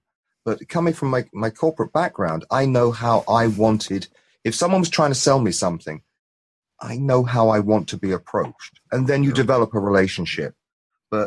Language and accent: English; United Kingdom; now in United States; I'm a one-trick pony. I'm the Brit in America.